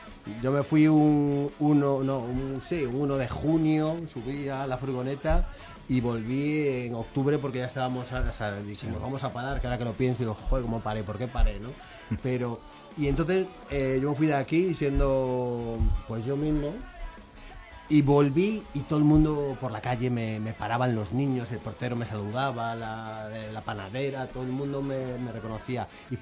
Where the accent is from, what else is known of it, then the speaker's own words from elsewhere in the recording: Galicia, Spain; Yo soy gallego